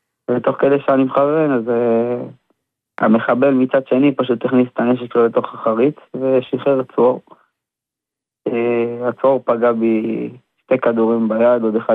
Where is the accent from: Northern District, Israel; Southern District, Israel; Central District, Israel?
Central District, Israel; Rishon LeZion; אני מראשון לציון.